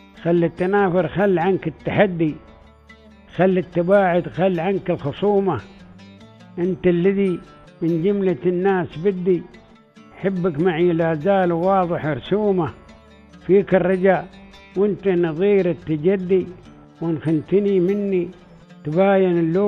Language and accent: Arabic; Dubai, United Arab Emirates; خصوصا بلهجتنا المحلية